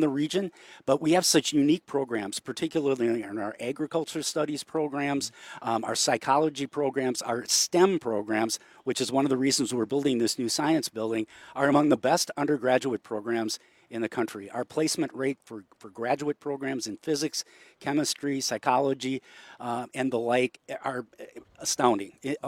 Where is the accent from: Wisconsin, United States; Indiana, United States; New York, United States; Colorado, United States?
Wisconsin, United States; Amery; I grew up in Amory in Polk County.